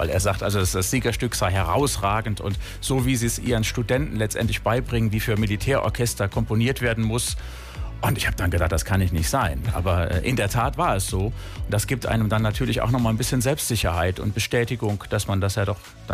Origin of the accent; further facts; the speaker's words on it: Germany; accent: German; mein deutscher Akzent beim Englisch sprechen wird hier und da auch für schottisch gehalten, wenn ich in England bin.